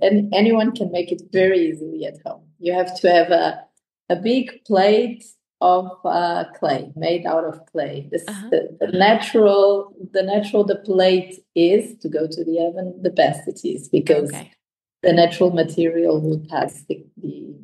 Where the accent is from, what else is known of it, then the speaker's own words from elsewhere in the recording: Algarve, Portugal; English is a second language; also born or lived in Lisbon; because I was born in Lisbon. I went to live with my parents in the Algarve, and then we fell in love with the Alentejo.